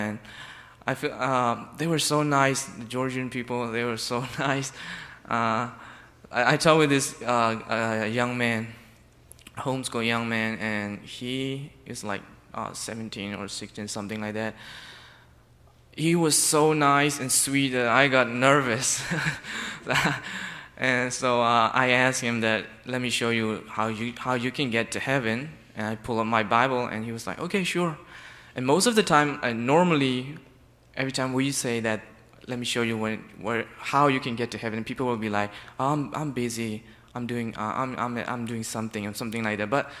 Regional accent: Myanmar; and I'm from Burma.

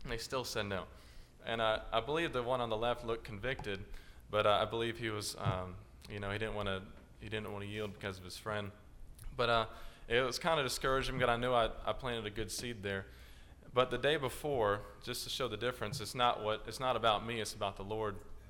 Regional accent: Georgia, United States; I'm also from Georgia.

